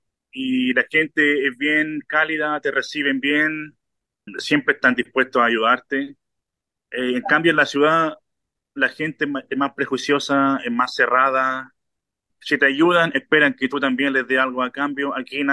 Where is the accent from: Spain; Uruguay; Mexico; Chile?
Chile; now in Australia; Hay muchas actividades en los pubs australianos que yo no he visto en mi país, en Chile